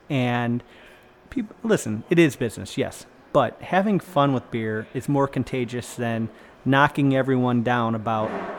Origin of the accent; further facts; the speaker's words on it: Grafton, Ohio, United States; Listen, if you're from Lorain County, I grew up in Grafton